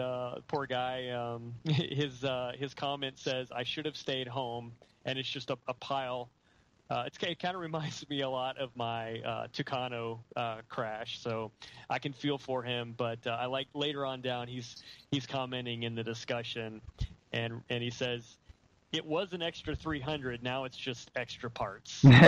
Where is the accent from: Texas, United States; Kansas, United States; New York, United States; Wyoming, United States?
Texas, United States; Houston; I grew up in Houston, so I'm used to that kind of year-round nice weather sort of a thing